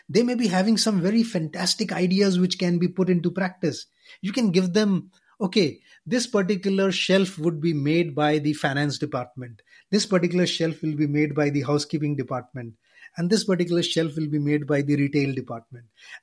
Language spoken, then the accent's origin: English; India; because I'm from India.